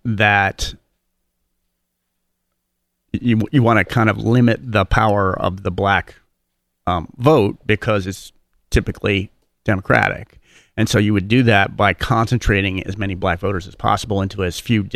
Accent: Oregon, United States; I don't have a lot of on the ground detail anywhere except Oregon, which I'm from Oregon

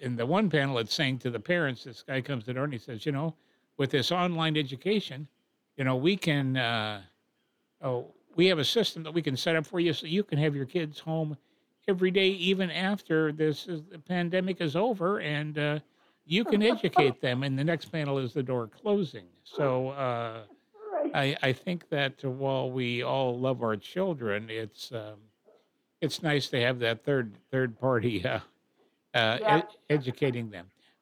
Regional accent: Ellensburg, Washington, United States; You know, I grew up in Ellensburg, which was probably a school district about the same size as maybe a little bit bigger than Vashon

